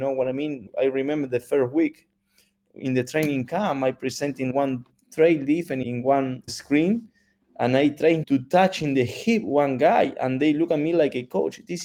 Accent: Buenos Aires, Argentina; I am from Buenos Aires, the capital of the country in Argentina. I work in Santiago del Estero, which is 1,000 kilos from Buenos Aires in the north

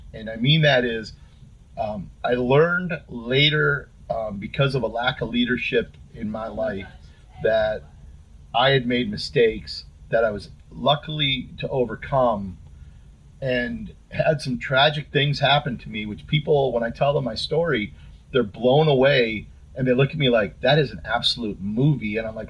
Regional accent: North Olmsted, Ohio, United States; they were baseball coaches for me when I was growing up in North Olmsted.

